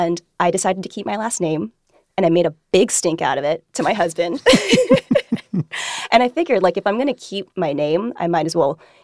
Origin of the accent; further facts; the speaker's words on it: United States; So I'm Vietnamese American.